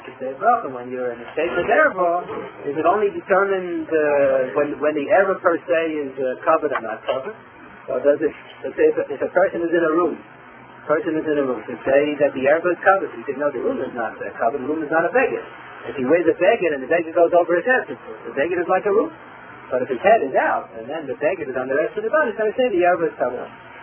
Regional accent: Williamsburg, New York, United States; or they know I come from Williamsburg.

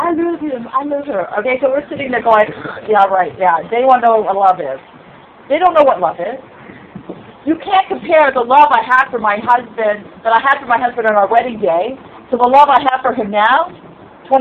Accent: Toronto, Ontario, Canada; now in Rockville, United States; I'm originally from Toronto. I live near Washington, D.C. now.

